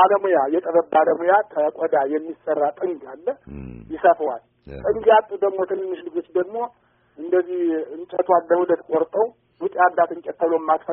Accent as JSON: {"language": "Amharic", "town": "Gozamen", "region": "Amhara", "country": "Ethiopia", "tie": "born there", "said": "እንግዲህ የተወለድኩት እዚሁ ደብረ ማርቆስ አዋሳኝ እዚሁ ጎዛመን ወረዳ ማጃንገታም ቀበሌ ነው።"}